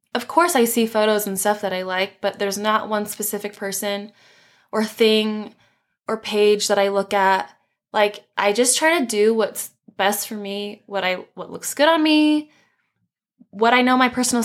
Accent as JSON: {"language": "English", "country": "Guam", "tie": "born there", "said": "So I was born in Guam. My mom is Chamorro. That's the native, you know, to Guam. And then my dad's full English. So he moved to Guam from England to be a chef at a hotel."}